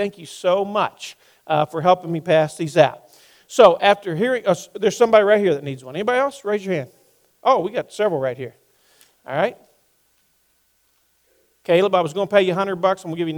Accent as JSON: {"language": "English", "region": "the South", "country": "United States", "said": "And literally, sometimes I'm a Southerner, you know."}